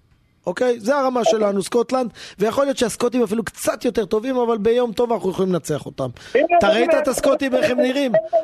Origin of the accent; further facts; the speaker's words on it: Hungary; קודם כל, אני לא רומני, אני הונגרי.